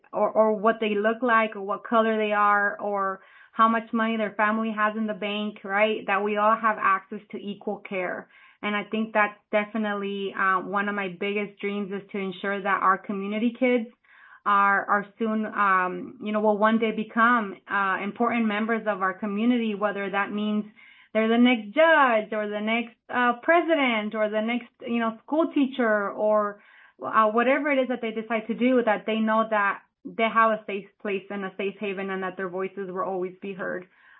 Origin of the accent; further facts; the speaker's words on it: United States; here in the Valley, so I'm a Valley girl, and I am also a first-generation American.